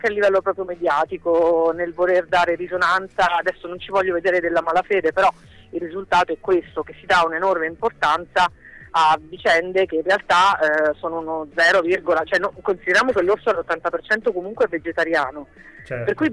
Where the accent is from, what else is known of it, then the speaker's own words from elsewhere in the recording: Abruzzo, Italy; perché sono un abruzzese che nella sua vita ha avuto la fortuna